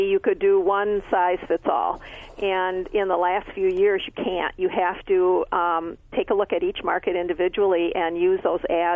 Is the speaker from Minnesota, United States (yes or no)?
no; Michigan, United States; I'm from Michigan, and in Michigan, we have been in a down market for maybe 3 or 4 years.